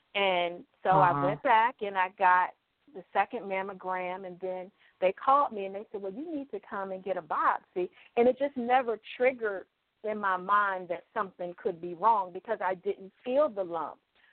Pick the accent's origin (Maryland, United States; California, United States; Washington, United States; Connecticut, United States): Maryland, United States; also born or lived in Atlanta; I'm from St. Marys County, Maryland. I was living in Atlanta for 25 years, and I just relocated back to Maryland in June of this year.